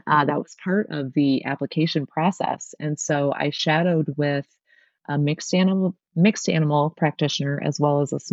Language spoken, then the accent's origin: English; Ames, Iowa, United States; I grew up in Ames, Iowa, center of the state, and also home of Iowa State University